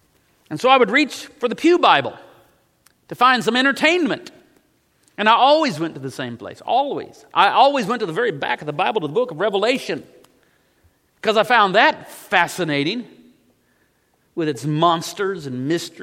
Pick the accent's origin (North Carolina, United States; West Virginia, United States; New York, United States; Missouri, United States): Missouri, United States; Savannah; Growing up in the First Baptist Church in Savannah, Missouri, as a child, I was not always fully engaged in the sermon.